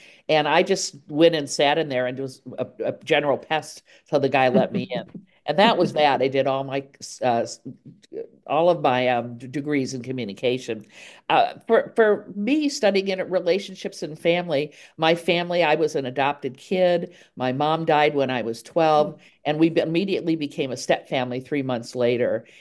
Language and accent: English; Chicago, Illinois, United States; I grew up in Chicago, and then my stepmother, we moved out here, and I finished high school here.